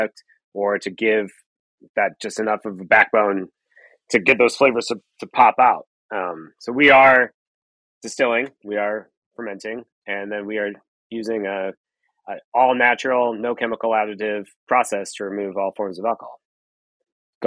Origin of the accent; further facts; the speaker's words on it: Canada; Being Canadian, obviously, that's important to me.